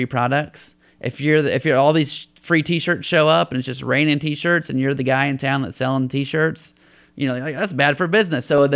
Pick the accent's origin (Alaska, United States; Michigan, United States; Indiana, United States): Indiana, United States; much different than rural Indiana, you know. And I wanted to share those experiences with people in my hometown